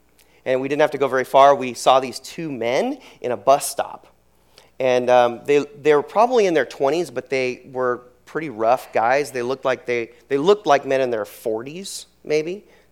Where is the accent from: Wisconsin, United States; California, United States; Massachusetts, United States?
California, United States; Merced; I was from Merced, California, Central Valley by Fresno.